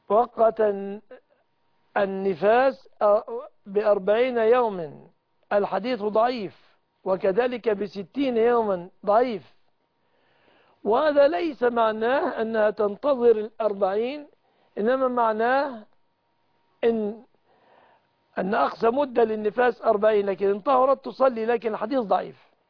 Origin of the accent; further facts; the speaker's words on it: Egypt; وأسأل الله سبحانه وتعالى أن يرفع البلاء عن بلادنا مصر